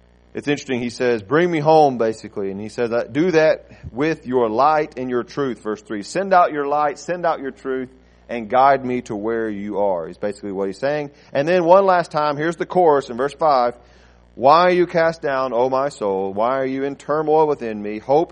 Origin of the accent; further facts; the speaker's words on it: United States; You know, it's one of those things, growing up in America, there's water everywhere.